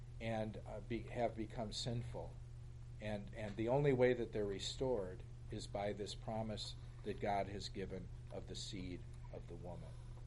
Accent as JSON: {"language": "English", "town": "Milwaukee", "region": "Wisconsin", "country": "United States", "tie": "born or raised there", "said": "This is what my family used to say before we would go to bed at night growing up in Milwaukee."}